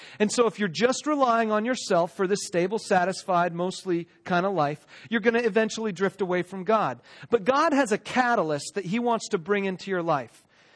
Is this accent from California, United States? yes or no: yes; California, United States; Now, I grew up in California, and out there, Joshua trees are considered an endangered species.